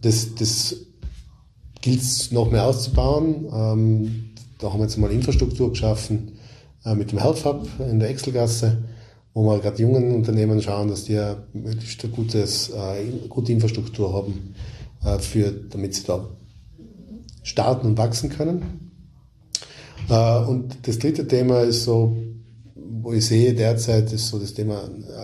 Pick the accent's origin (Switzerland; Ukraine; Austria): Austria; Vorarlberg; accent: Vorarlberg; Also ich bin ja vom sprachlichen Idiom, wird man es ja hören, ich bin ja Vorarlberger eigentlich.